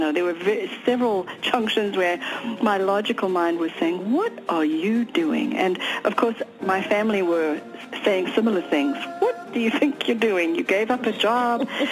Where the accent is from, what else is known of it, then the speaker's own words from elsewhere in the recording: South Africa; growing up in South Africa, so this was, you know, starting out in the early 60s and on, and this was during the apartheid years of South Africa, so it was a very unusual situation to grow up in the first place.